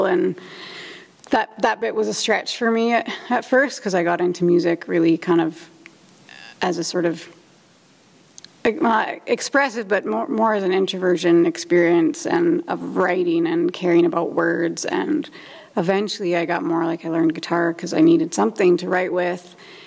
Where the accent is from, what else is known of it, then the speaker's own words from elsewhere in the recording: Cranbrook, British Columbia, Canada; also born or lived in Vancouver; I wasn't born in Cranbrook. I was born in Vancouver, actually, but I went to school here. I went to St. Mary's and then through to high school at Mount Baker